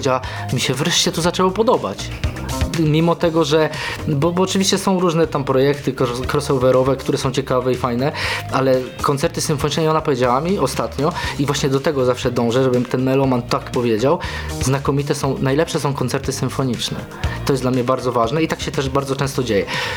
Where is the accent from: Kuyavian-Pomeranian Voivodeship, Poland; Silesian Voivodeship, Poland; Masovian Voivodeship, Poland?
Kuyavian-Pomeranian Voivodeship, Poland; bo ja z Bydgoskiego, prosty chłopak, takie tam różne klimaty